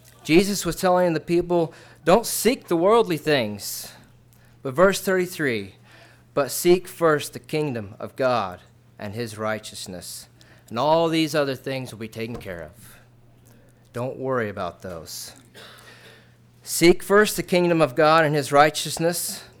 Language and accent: English; Section, Kansas, United States; I grew up at Section, Kansas, so if I look familiar, that's why.